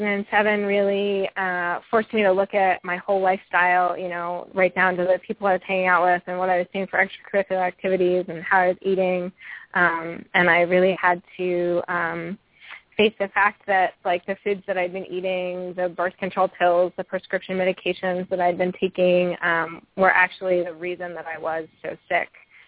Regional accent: Massachusetts, United States; also born or lived in New York City; I grew up here in the Berkshires, and I was actually didn't ever think I would be coming back here

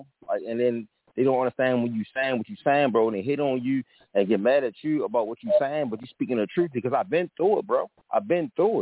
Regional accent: Baltimore, Maryland, United States; I grew up in a Jewish community. I'm from Baltimore City, and a town where I grew up is Jewtown. It's black people and Jewish people in the community, right?

